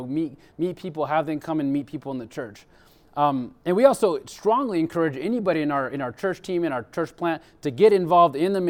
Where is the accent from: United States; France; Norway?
France; I grew up in France, and just like her, I went to public school. I went to French universities.